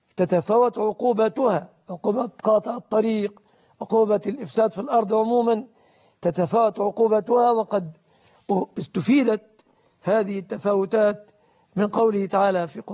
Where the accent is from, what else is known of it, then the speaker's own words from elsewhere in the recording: Egypt; بلادنا مصر